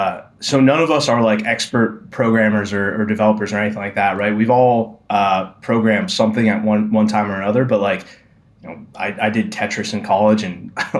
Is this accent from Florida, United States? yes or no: no; New Jersey, United States; I grew up in Jersey. I went to school in Pittsburgh.